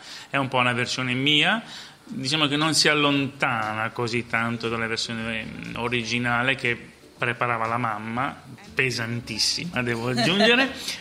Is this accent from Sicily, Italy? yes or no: yes; Sicily, Italy; born there; also born or lived in Palermo; la mia città è Palermo, quella che ho deciso che è la mia città, perché non sono nato a Palermo, sono nato in provincia di Enna. Nei miei ricordi, nella mia infanzia, nella mia identità c'è la Sicilia intera